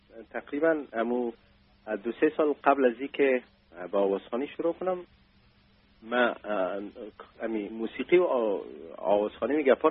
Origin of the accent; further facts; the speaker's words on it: Afghanistan; با حفظ رسالتی که نسبت به وطنم و نسبت به موسیقی کشورم دارم